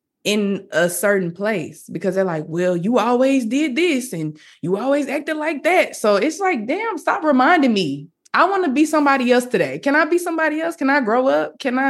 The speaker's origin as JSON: {"language": "English", "region": "Arkansas", "country": "United States", "said": "I mean, I'm from Arkansas. There's no industry. There's no entertainment industry in Arkansas."}